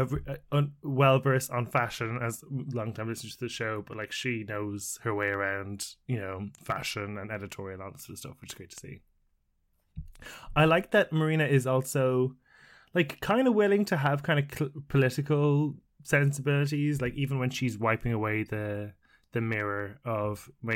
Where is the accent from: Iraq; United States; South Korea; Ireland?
Ireland; as an Irishman, I probably have a bias towards jumpers